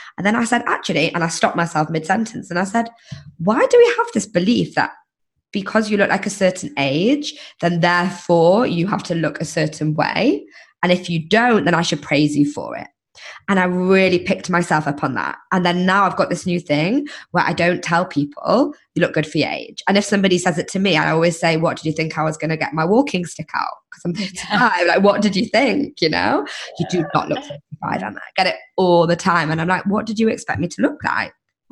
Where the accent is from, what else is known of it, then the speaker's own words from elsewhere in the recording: United Kingdom; moved away; I've been here now 8 years and now I'm just used to it. And I hope that I've become part of that culture that can, I'm still British